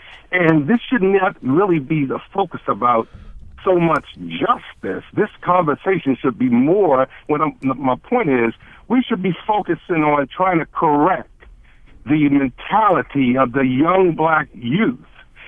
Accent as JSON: {"language": "English", "town": "Baltimore", "region": "Maryland", "country": "United States", "tie": "born or raised there", "said": "I'm a black man. I grew up in Baltimore City. I was a police cadet in the 70s"}